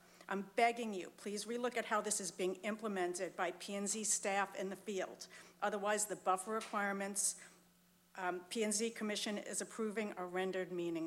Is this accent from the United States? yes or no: yes; Lewes, Delaware, United States; from Lewis.